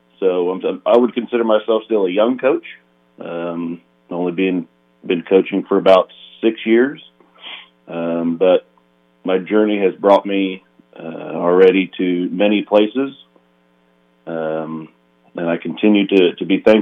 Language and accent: English; Hagerstown, Indiana, United States; From Hagerstown, Indiana, which is this really small town between Richmond and Newcastle.